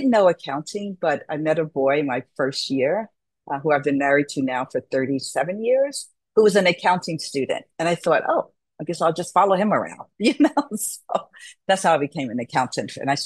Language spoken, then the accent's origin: English; Newark, New Jersey, United States; You know, so as I mentioned, I grew up in Newark and I knew I could not go, our family could not afford for me to go out of school, out of state.